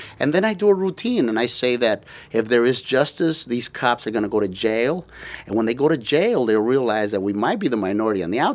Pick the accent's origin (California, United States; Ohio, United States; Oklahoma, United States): California, United States; Los Angeles; also born or lived in Compton; When I grew up in East Los Angeles and in Compton, I could have sold drugs or told jokes.